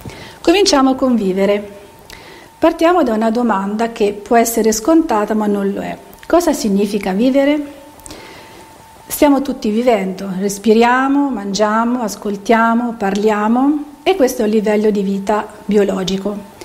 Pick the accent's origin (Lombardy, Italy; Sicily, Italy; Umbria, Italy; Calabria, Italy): Umbria, Italy; Perugia; sono originaria di Perugia, Vivo nel monastero di Sant'Agnese, sempre a Perugia, da quasi 20 anni, con altre 14 sorelle.